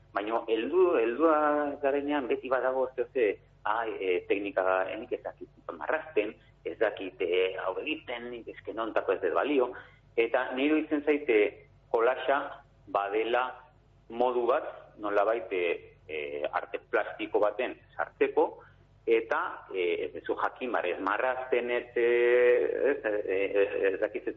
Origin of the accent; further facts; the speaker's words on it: San Sebastián, Basque Country, Spain; now in Markina, Spain; ni berez Donostiarra naiz